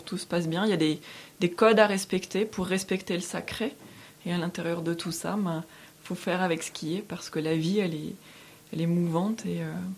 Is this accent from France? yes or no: yes; France; Moi, par exemple, je suis française.